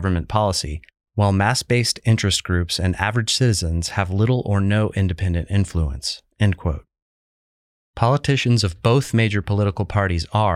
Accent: Georgia, United States; In a handful of states, including my home state of Georgia, they are paid nothing.

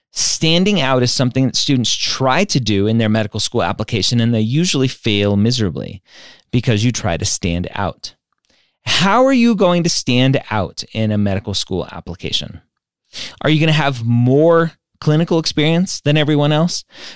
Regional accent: California, United States; Although I am from Southern California, so I should be a surfer dude.

